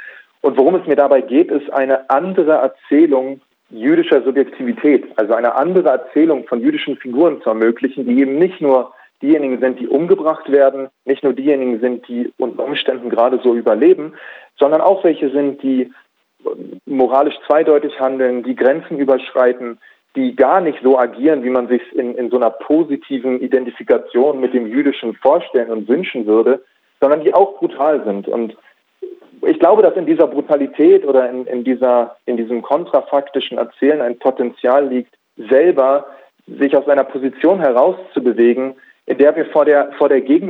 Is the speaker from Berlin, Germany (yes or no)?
yes; Berlin, Germany; Ich bin ja nicht nur jüdisch, ich bin ja auch Berliner und ich habe studiert und ich bin Mann und ich komme aus einer Mittelschicht und so weiter und so, ich habe einen deutschen Pass